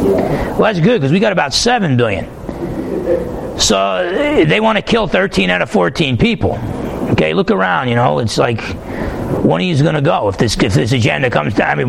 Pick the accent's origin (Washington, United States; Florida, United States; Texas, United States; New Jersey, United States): New Jersey, United States; born there; I was born in Jersey, but I ain't stupid, all right?